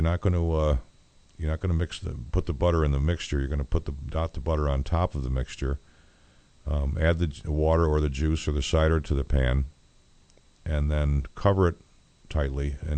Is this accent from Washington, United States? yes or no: no; New York, United States; Of course, I'm from New York State. There are, you know, more varieties are available up there.